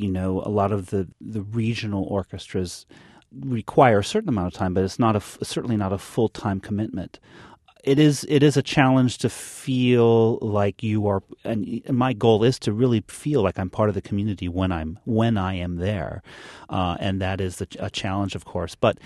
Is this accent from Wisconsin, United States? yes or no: no; Reno, Nevada, United States; I grew up in Reno, Nevada, and it's about 4 hours from San Francisco.